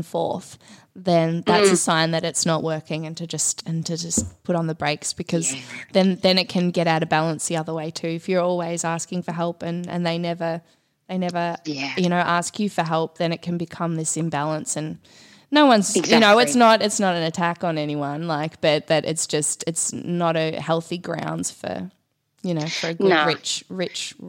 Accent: Victoria, Australia; moved away; I lived in Byron for a while. I was from Victoria, and then I moved to Queensland.

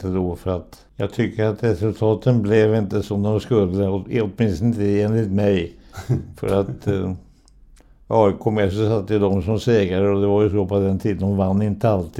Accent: Åkeshov, Stockholm County, Sweden; born there; jag föddes i Åkeshov som var egna hemsamhälle med tomträtter och med rätt mycket hantverkare som bodde, som förde upp sina hus själva.

